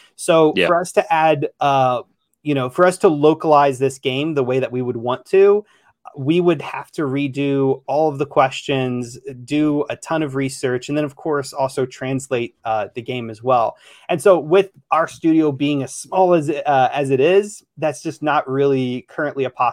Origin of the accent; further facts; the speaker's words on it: United States; I'm an American.